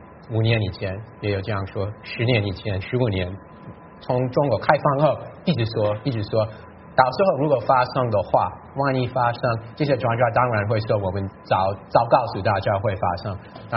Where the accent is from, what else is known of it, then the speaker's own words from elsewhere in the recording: United States; 当然还是觉得我是美国人。